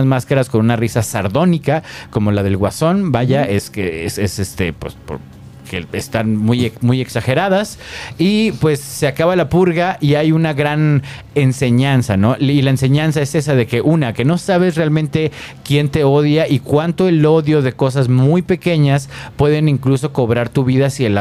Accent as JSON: {"language": "Spanish", "country": "Mexico", "said": "realmente tú como mexicano decías, güey, que estos vatos no gane este dude"}